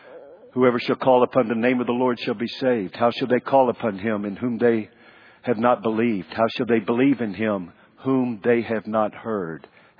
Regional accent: Charlotte, North Carolina, United States; I grew up in Sharon Amity of Charlotte, North Carolina.

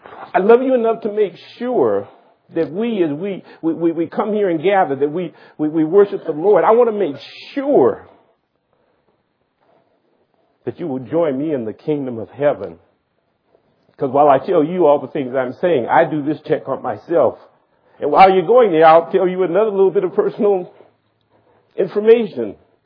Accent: Louisiana, United States; I'm from the South, Louisiana.

